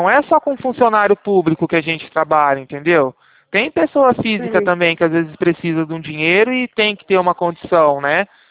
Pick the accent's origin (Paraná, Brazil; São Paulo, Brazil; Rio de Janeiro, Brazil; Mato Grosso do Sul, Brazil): São Paulo, Brazil; Eu sou daqui de São Paulo.